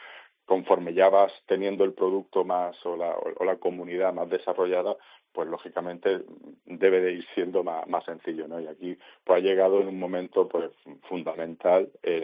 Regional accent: Cádiz, Andalusia, Spain; now in Málaga, Spain; Yo, aunque llevo viviendo muchos años en Málaga, me crié en Cádiz y desde muy pequeño he estado con la tabla y en la playa

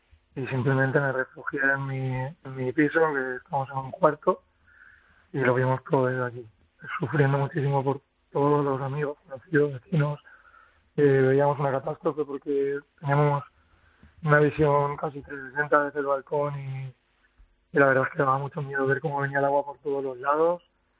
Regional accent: Picanya, Valencian Community, Spain; now in Paiporta, Spain; Yo soy de Picaña, natal de Picaña. Mi familia vive en Picaña, pero llevo aproximadamente casi un año viviendo en Paiporta con mi pareja.

